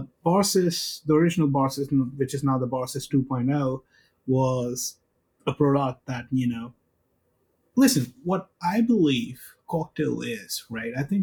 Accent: India; I come from India.

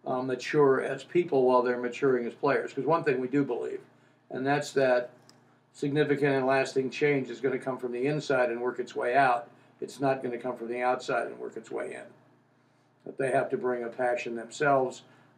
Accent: Seattle, Washington, United States; As you can tell, I come from Seattle.

